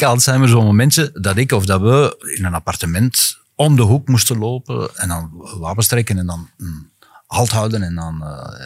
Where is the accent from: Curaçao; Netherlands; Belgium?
Belgium; Turnhout, Flanders; Ik ben zelf van Turnhout. Enfin, tenminste, ik ben geboren in Turnhout.